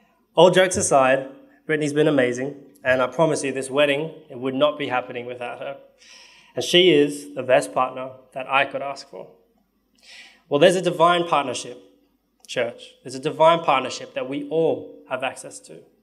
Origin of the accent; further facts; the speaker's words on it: Canberra, Australian Capital Territory, Australia; now in Sydney, Australia; I moved to Sydney about 5 years ago, after growing up in Canberra my whole life.